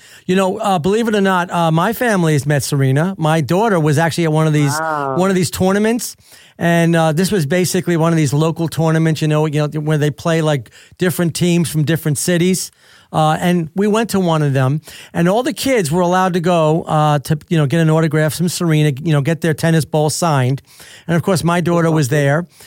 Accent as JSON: {"language": "English", "country": "Italy", "said": "my daughter wants to get dual citizenship too. I'm from Italy, and she'd like to do that."}